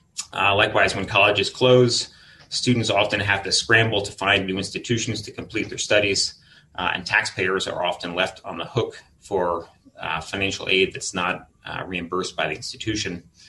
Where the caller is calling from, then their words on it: Salt Lake City, Utah, United States; As is the new normal, I am joining you from Salt Lake City, where we were experiencing hurricane force winds, and I had to leave my house, which has no power.